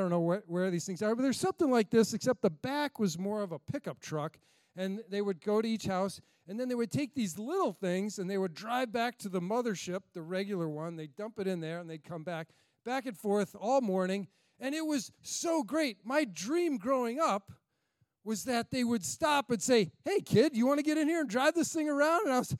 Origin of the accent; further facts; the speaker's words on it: Rhode Island, United States; Maybe it's Rhode Island, right? I'm from Little Rhodey. I'm from South County, from Providence.